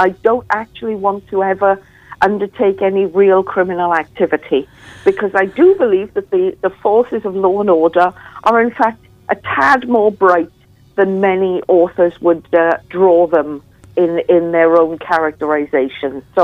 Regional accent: Wales, United Kingdom; I grew up in Wales, being Welsh.

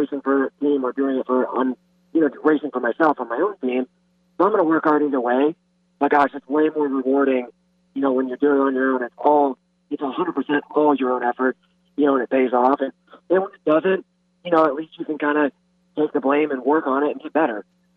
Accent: Clearwater, Florida, United States; born there; I was born in Clearwater, so I'm awesome.

